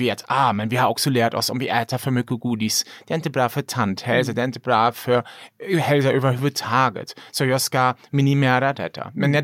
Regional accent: Germany; Swedish is a second language; now in Sweden; Jag vet till exempel, eftersom jag kom från Tyskland, i Sverige är det ju så att ni har en väldigt välutvecklat e-system.

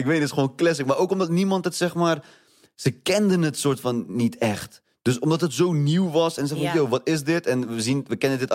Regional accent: Netherlands; accent: Dutch; now in Belgium; Ja, ik kende geen ene Belg die kan rappen, überhaupt. Jee toch? En ik had nog een Nederlands accent.

